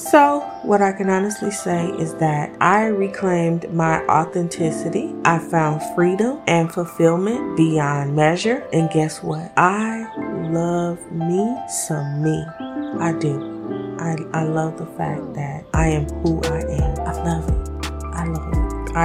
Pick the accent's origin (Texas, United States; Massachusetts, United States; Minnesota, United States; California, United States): California, United States; Compton; I come from Compton, California, where the seasons pretty much kind of like we didn't really have a real winter.